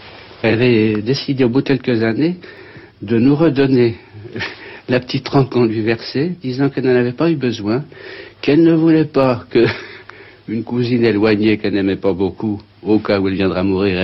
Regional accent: Normandy, France; Moi, je suis originaire de la Manche et c'était à Vranches.

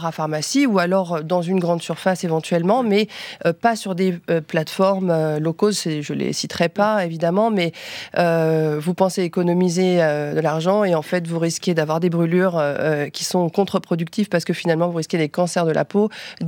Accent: France

